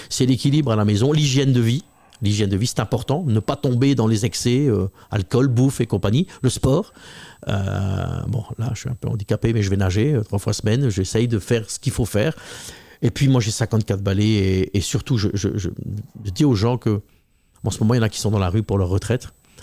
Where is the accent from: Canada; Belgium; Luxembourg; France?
Belgium; Et donc, on est Belge.